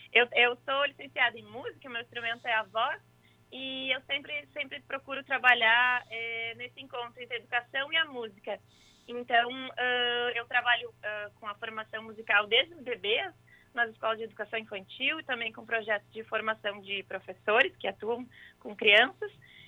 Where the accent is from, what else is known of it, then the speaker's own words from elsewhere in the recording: Porto Alegre, Rio Grande do Sul, Brazil; sou aqui de Porto Alegre.